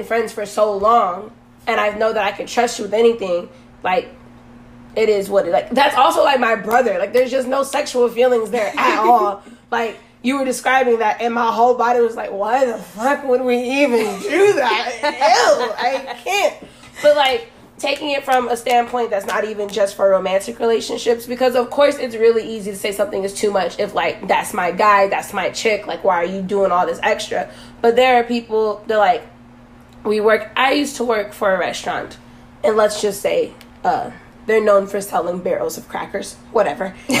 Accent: Florida, United States; And it's so weird coming from like Florida, especially down south, like south Florida

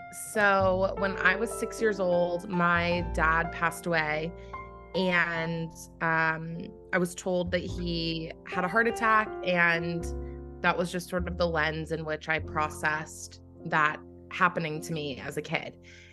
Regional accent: West Virginia, United States; I grew up in a place in the country and in the world that is incredibly unique. West Virginia is honestly one of the most wonderful places

